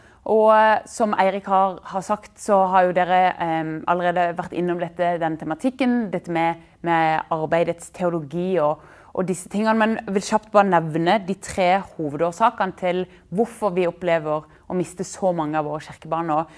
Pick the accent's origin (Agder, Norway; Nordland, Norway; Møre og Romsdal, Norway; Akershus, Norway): Agder, Norway; Kristiansand; Vi har vokst opp i Kristiansand, og det er bibelbeltet og alle disse tingene. Men vi, i min alder da, i segmentet 20-30